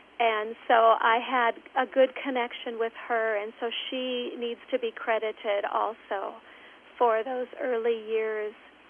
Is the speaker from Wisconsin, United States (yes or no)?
no; St. Stephen, Minnesota, United States; Yes, growing up in St. Stephen, you know, St. Joe's just 7-8 miles down the road.